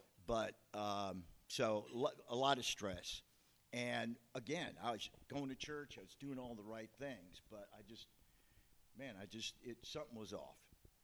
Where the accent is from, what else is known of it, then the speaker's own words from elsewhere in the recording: Westchester, New York, United States; Well, I grew up outside of New York City in a place called Westchester. And we went to church every Sunday, good Catholic kid, altar boy, all that kind of stuff.